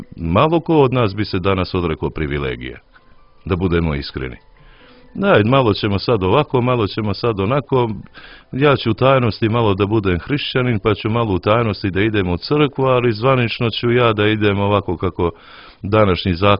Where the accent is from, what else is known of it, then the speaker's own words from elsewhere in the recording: Montenegro; jer je veliki pomoćnik kod nas u Crnoj Gori